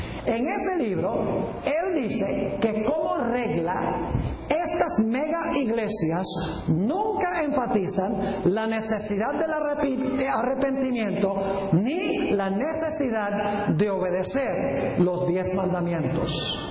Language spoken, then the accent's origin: Spanish; Fresno, California, United States; en la ciudad de donde yo vengo, en Fresno, California